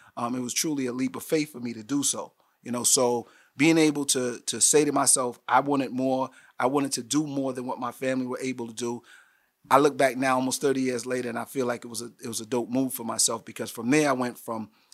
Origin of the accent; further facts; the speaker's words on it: Mount Vernon, New York, United States; I saw an opportunity to work at a school in Westchester, you know, because I grew up in Mount Vernon.